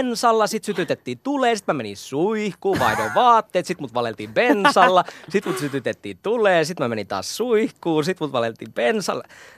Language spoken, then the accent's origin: Finnish; Kemi, Lapland, Finland; mäkin olen Kemistä.